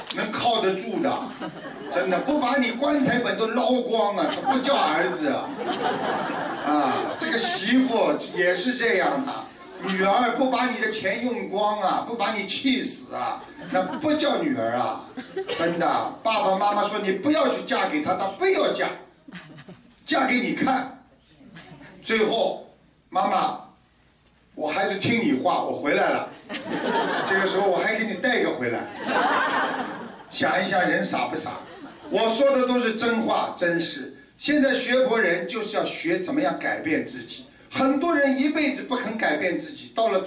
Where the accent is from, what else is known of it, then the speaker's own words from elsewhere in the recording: China; 我们中国人比你们文明哦